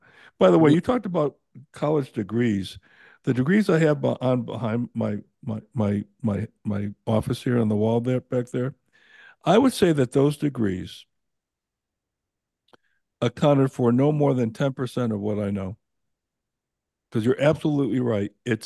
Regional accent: New Britain, Connecticut, United States; born there; I told Sheriff Joseph that I was born in New Britain, Connecticut

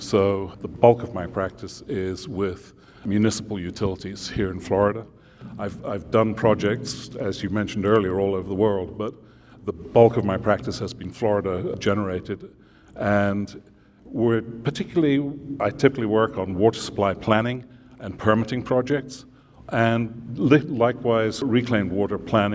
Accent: Scotland, United Kingdom; also born or lived in Middle East; now in United States; I was born in Scotland and had most of my schooling there.

